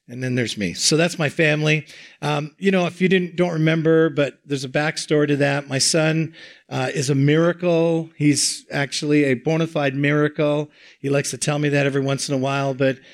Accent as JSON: {"language": "English", "country": "Canada", "said": "I said, I'm a pastor from Canada."}